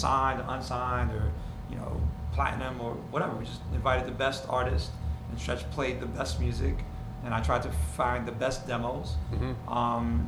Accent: New York, United States; I grew up on the Upper West Side on 97th Street.

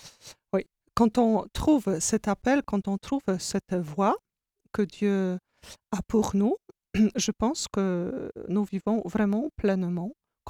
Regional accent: Poland; French is a second language; Je suis polonaise.

